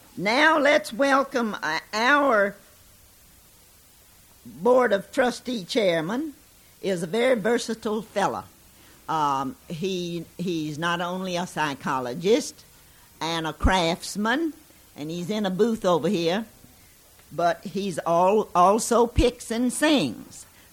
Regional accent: Gainesville, Florida, United States; when I was a little girl, I was a little girl one time, growing up in Gainesville.

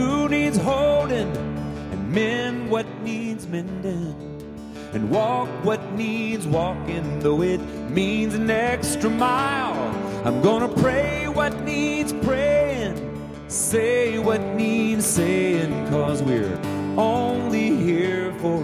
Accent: Quincy, Florida, United States; I was born and raised in Quincy, Florida, which is not too far from here. So I'm a native

